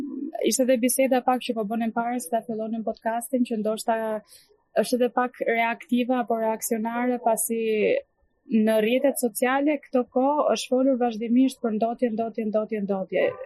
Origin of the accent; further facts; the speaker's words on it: Durrës, Durrës County, Albania; që e vogël më flisnin ngjyshe, do të them, un jam nga Durrësi